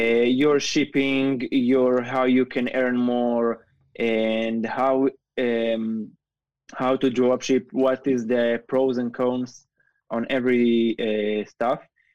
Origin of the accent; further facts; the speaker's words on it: Israel; I'm from Israel.